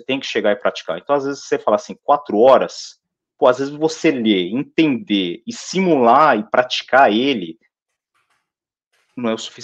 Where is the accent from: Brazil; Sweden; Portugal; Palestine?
Brazil; São Paulo; Eu estava morando no interior, nasci e cresci em São Paulo, mas eu tinha mudado para o interior devido à questão do serviço e eu acabei precisando retornar para São Paulo